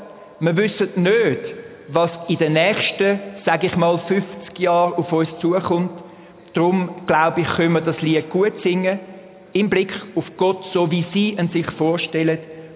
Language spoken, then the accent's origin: German; Zurich, Switzerland; Ich bin dort noch in der Primarschule gewesen. Was geheissen hat in Zürich. Die Zusammenstöße, nicht weit weg von dort, wo ich aufgewachsen bin